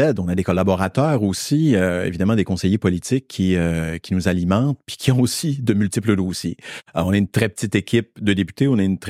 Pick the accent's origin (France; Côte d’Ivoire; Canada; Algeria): Canada; Magdalen Islands, Quebec; Moi, je viens des îles de la Madeleine.